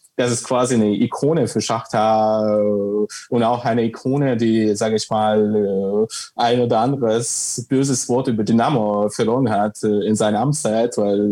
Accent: Sevastopol, Crimea, Ukraine; Also ich stamme selbst, wie gesagt, aus Sevastopol auf der Krim, und das ist ein sehr stark russisch geprägter Staat

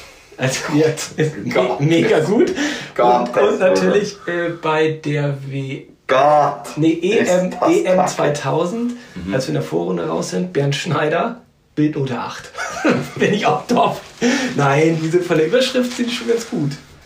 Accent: Germany; Es gibt Sachen, die akzeptieren wir Deutschen. Und ich auch.

